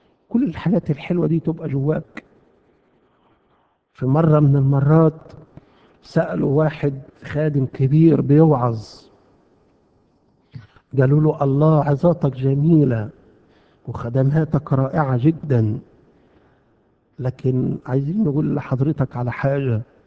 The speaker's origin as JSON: {"language": "Arabic", "country": "Egypt", "said": "عندنا في مصر، مش عندكم هنا"}